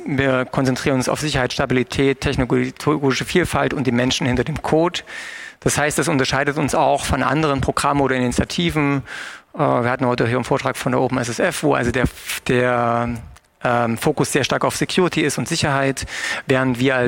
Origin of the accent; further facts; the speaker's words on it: Dresden, Saxony, Germany; Und ich als Dresdner kam natürlich dann auch nicht umhin